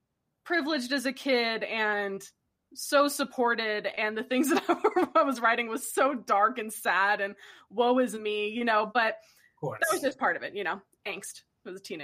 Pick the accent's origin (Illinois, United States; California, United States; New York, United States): California, United States; North Hollywood; But going to school in North Hollywood, country music is not cool.